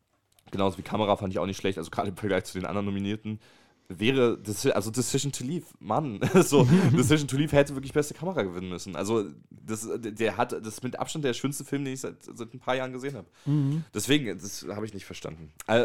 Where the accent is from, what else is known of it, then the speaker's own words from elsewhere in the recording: Wolfsburg, Lower Saxony, Germany; born there; gebürtig bin ich aus Wolfsburg, aber ich komme jetzt gerade aus Frankfurt, ne?